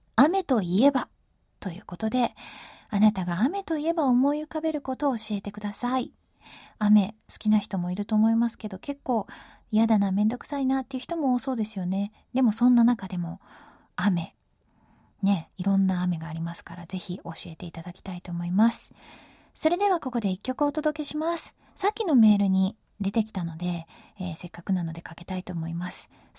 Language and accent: Japanese; Tokyo, Japan; 東京生まれで今も東京にしか住んだことがないんですけれども